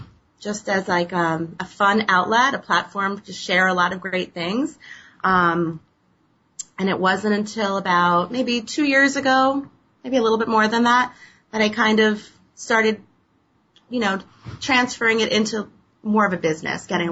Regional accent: Westchester, New York, United States; Born and raised in Westchester, probably I'd say 4, maybe 5 generations here. Started out in my young years as a school teacher in Eastchester.

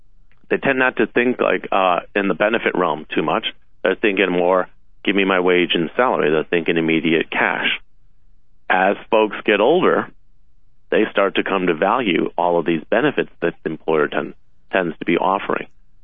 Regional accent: Chicago, Illinois, United States; I grew up in Chicago, which is the city of Chicago or state of Illinois.

